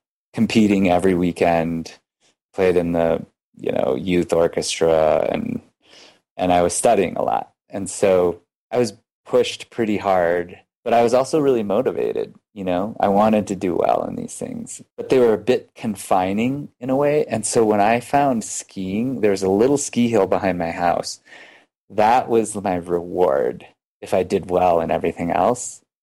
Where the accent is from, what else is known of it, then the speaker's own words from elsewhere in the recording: Mankato, Minnesota, United States; So I was born and raised in Minnesota, Mankato, Minnesota, which is basically this small farm town with a small university in it.